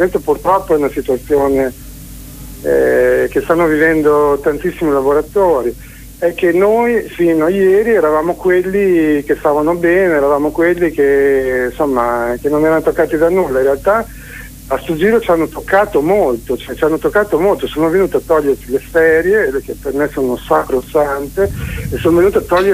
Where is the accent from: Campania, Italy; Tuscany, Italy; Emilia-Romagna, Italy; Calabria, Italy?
Emilia-Romagna, Italy; Bologna; a Bologna non mancava il lavoro, io sono di Bologna